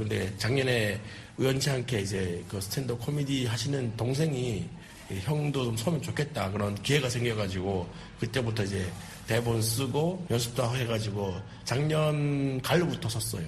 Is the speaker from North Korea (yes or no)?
yes; North Korea; 저보고 이제 북한에서 왔다 그러는 거예요.